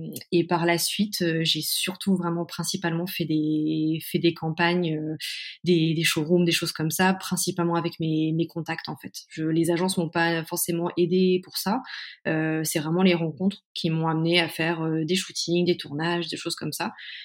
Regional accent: Caen, Normandy, France; born there; alors déjà, je suis née en Normandie, à Caen. J'ai fait mes études jusqu'en deuxième année de fac là-bas.

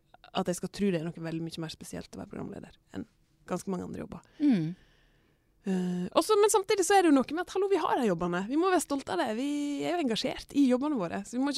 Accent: Førde, Vestland, Norway; Så jeg kommer fra den største plassen I fylket Førde, Norges styggeste by.

